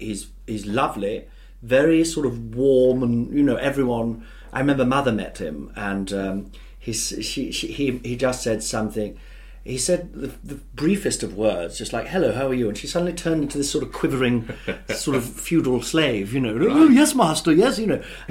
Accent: Nottingham, East Midlands, United Kingdom; I mean I'm from the Midlands originally

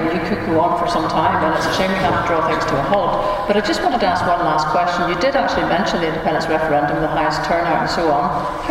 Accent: Wolverhampton, West Midlands, United Kingdom; born there; I mean, I was born in Wolverhampton.

